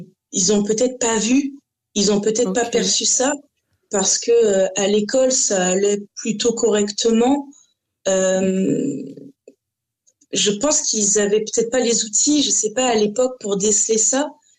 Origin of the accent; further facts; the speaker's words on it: Lorient, Brittany, France; Moi, je suis native de Lorient, donc en Bretagne, comme tu dis.